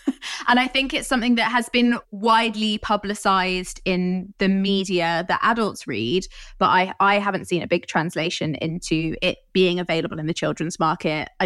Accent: Coventry, West Midlands, United Kingdom; I grew up in Coventry, which is really near Birmingham, which is near the original Cadbury's Chocolate Factory

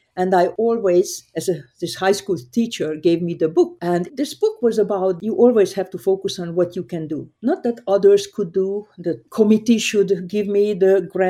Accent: Hungary; So I grew up in Hungary, a very small town

